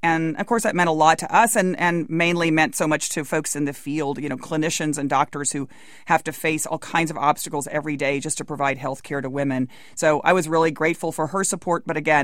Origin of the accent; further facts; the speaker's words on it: Texas, United States; And in the state of Texas, my home state, where dozens of women's health centers have now shut down